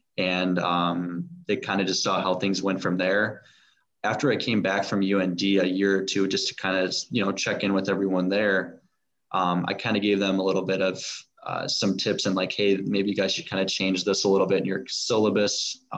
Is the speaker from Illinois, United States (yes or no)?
yes; Chicago, Illinois, United States; I got it at a part 61 near an airport from my hometown in Chicago.